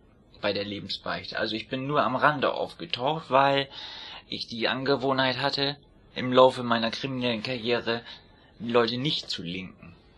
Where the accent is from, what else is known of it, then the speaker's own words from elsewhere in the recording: Bremen, Germany; Du konntest als Bremer nirgendwo hinfahren, du wurdest gleich hops genommen mit einem.